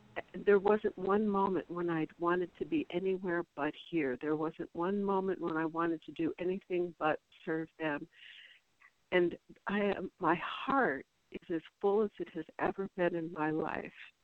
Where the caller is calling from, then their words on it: Tucson, Arizona, United States; I am calling today from Tucson, which is where my parents live.